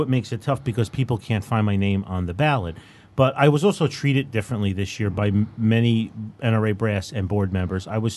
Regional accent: New Jersey, United States; Where are you from? I said, New Jersey.

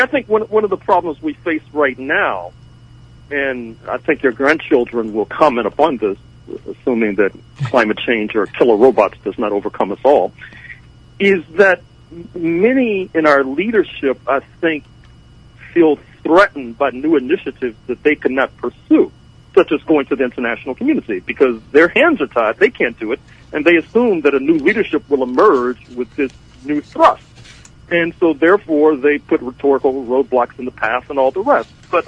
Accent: St. Louis, Missouri, United States; Well, you know, I'm from St. Louis, and I was just in St. Louis last week

